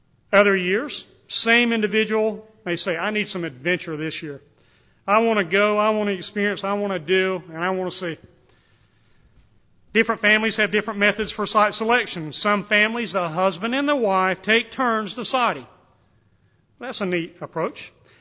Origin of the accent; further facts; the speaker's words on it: North Carolina, United States; I grew up in North Carolina, a couple of hours from the beach, 5 hours from the mountain, too far to go for either one of them, I always said.